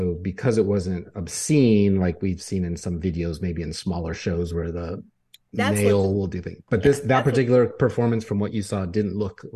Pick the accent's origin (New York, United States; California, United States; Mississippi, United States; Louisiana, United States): California, United States; You know, I'm from California, moved to Washington State, not exactly where you would think of as a conservative bastion of America